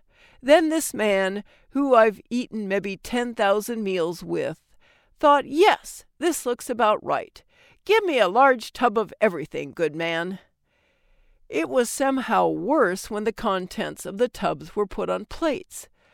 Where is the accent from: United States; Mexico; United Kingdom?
United Kingdom; England; I'm English, and as the cliché goes, I drink a lot of tea, scalding hot, strong and with milk, but not stewed or milky.